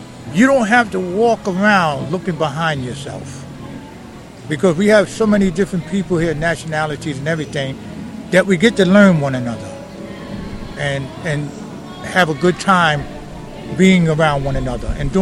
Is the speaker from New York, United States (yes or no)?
yes; New York City, New York, United States; I grew up in Park Slope. I came here when I was about 5, and I've been here for over 30-something years, and then I moved up to Eastern Parkway and Washington Avenue and bought me my own co-op.